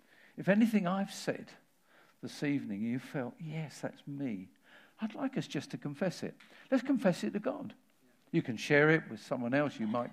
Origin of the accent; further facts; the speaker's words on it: England, United Kingdom; I said, well, being an Englishman, you would expect me to.